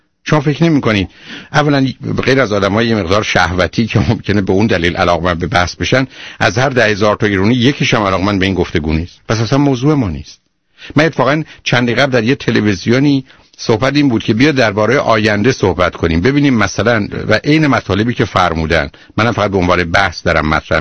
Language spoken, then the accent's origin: Persian; Shiraz, Fars, Iran; فکر کنم چون من شیرازیم